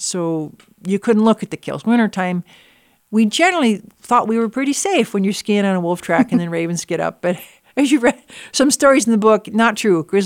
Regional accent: Minnesota, United States; I was born and raised in Minnesota. Minnesota nice. Good Lutheran girl.

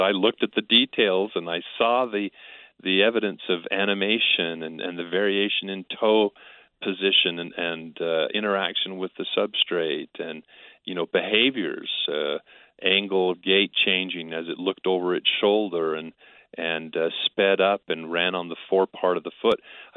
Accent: Spokane, Washington, United States; And so at the time in Spokane, Washington, when I was about 10 years old

